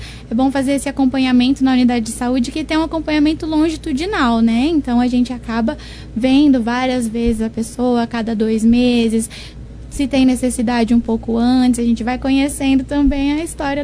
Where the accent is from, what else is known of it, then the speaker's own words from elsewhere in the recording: Monte Alto, São Paulo, Brazil; Eu sou de Monte Alto.